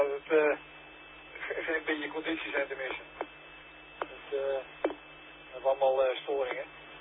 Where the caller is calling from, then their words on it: Terschelling, Friesland, Netherlands; Nee, ik woon hier al bijna 66 jaar.